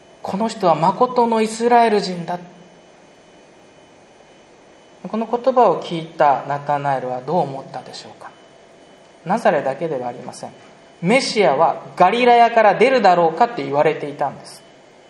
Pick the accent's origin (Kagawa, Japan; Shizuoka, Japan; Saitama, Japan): Saitama, Japan; Fukaya; 私埼玉県深谷市の出身でして